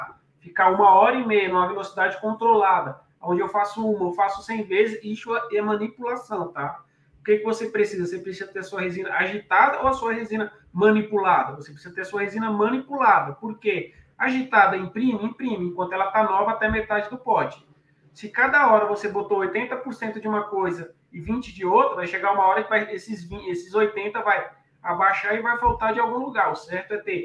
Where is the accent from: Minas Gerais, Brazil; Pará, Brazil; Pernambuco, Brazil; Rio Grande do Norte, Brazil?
Pernambuco, Brazil; Eu sou pernambucano e sou descendente italiano